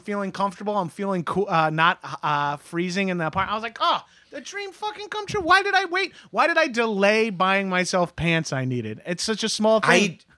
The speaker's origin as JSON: {"language": "English", "region": "New York", "country": "United States", "said": "I'm from Long Island."}